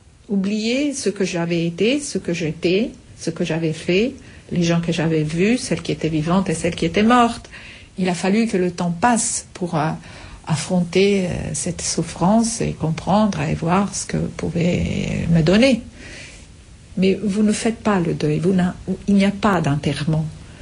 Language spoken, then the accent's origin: French; Italy; French is a second language; Je l'ai perdue quand je suis partie d'Italie.